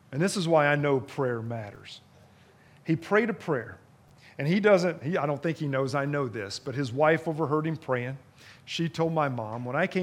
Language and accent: English; the South, United States; I grew up in the South